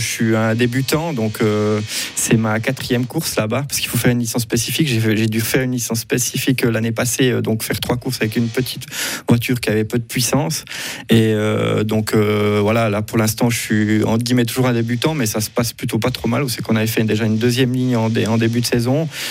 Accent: France; accent: French; je parle plutôt relativement bien l'anglais, même si j'ai toujours mon petit accent français, ce qui est normal.

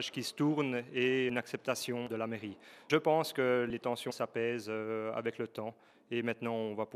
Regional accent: Jura, Switzerland; chez nous en Ajoie.

